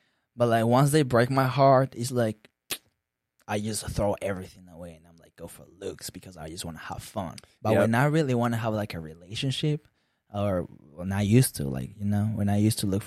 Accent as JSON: {"language": "English", "country": "Peru", "second_language": "English", "said": "and I'm from Peru. So, like, when I was here, like, I used to do live stream here and join the Peruvian ones"}